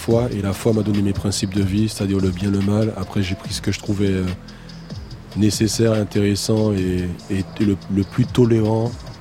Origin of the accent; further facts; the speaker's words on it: Martinique; Avant tout, j'ai grandi à Cité d'Ilon, c'est un quartier de Martinique.